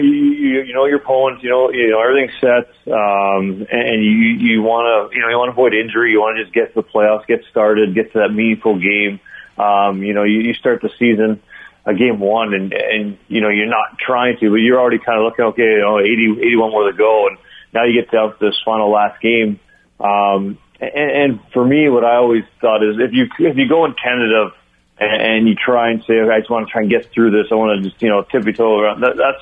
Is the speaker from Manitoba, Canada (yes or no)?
yes; Winnipeg, Manitoba, Canada; But I'm born and raised in Winnipeg